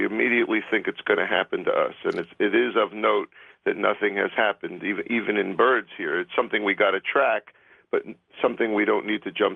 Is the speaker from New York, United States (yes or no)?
yes; East Meadow, New York, United States; I spoke to my Taco Bell this morning in my hometown, East Meadow, where one of the cases was found, and it was an absolute ghost town there.